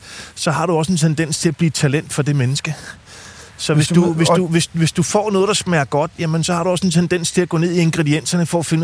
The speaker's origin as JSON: {"language": "Danish", "town": "Ballerup", "region": "Capital Region of Denmark", "country": "Denmark", "tie": "born or raised there", "said": "Jeg er vokset op i Ballerup."}